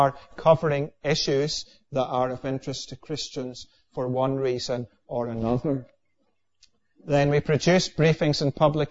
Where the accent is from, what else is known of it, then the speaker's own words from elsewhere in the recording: Scotland, United Kingdom; now in Northern Ireland, United Kingdom; I am not originally from Northern Ireland. I grew up in the east coast of Scotland